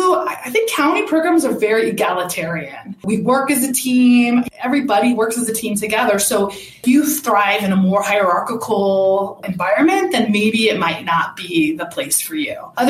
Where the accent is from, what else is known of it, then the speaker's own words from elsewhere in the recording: Los Angeles, California, United States; now in Denver, United States; Yeah, I'm originally actually from Grip in Los Angeles and did my medical training at UC San Diego.